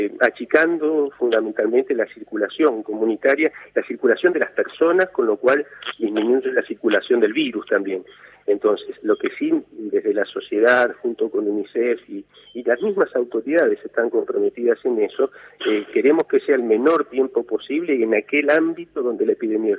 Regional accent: Rosario, Santa Fe, Argentina; Yo soy de Rosario

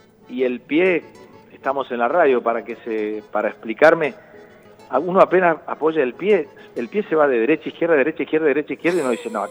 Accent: Paraná, Entre Ríos, Argentina; born there; Yo nací en Paraná a 2 cuadras de donde acampaban los circos.

